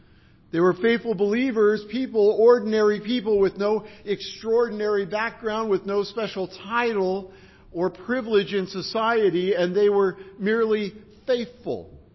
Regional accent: California, United States; I grew up in California. I don't get that. And now I'm around fields of corn, and it's different.

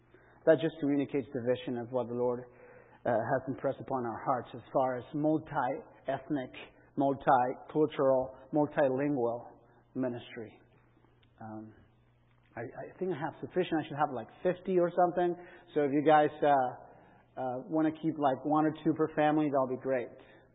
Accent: Mexico; now in Austin, United States; And that's very much like my hometown in Mexico itself.

